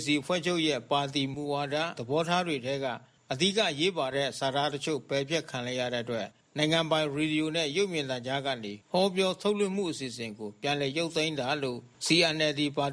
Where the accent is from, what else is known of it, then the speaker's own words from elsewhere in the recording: Rakhine State, Myanmar; ကျွန်တော်တို့ရခိုင်လူမျိုးတွေကိုတတ်လာတာအခုမှမဟုတ်ဘူး